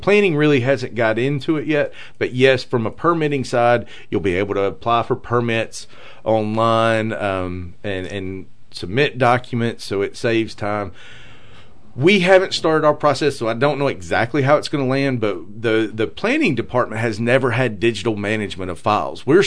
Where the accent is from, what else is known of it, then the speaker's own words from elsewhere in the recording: Gadsden, Alabama, United States; I'm from Gadsden, Alabama.